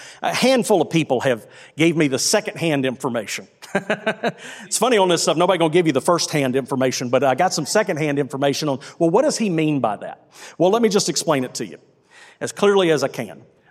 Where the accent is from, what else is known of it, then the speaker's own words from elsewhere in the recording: Birmingham, Alabama, United States; Someone told me I sounded like a Yankee the other day, but I'm from Birmingham, Alabama. I grew up going to lunch in Hueytown, okay?